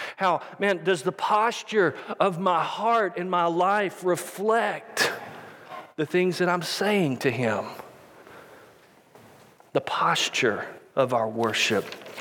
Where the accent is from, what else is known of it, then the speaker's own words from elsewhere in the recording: Waco, Texas, United States; I grew up in Waco, and every Monday night, the last 2 years of my high school career